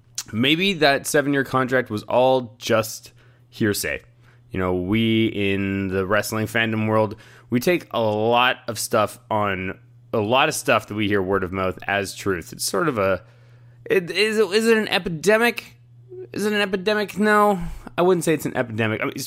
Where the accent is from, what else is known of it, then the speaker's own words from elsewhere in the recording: Canada; It actually made me realize that I have some strange thing, being Canadian, that when before I ever meet or hear an American speak, I just automatically assume they're going to have a Southern accent for some reason.